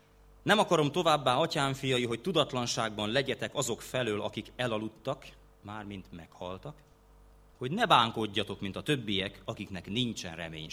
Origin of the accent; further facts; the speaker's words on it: Hungary; Az is magyar, én is magyar vagyok